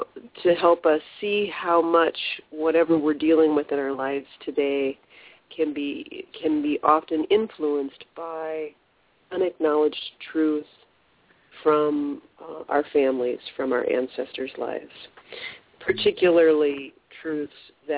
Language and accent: English; United States; For me, this is my home country, so it's the group conscience of the American soul is the one I'm most steeped in.